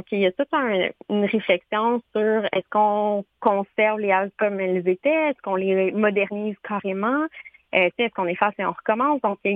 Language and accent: French; Quebec, Canada; Dans mon coin, donc moi je viens de la Naudière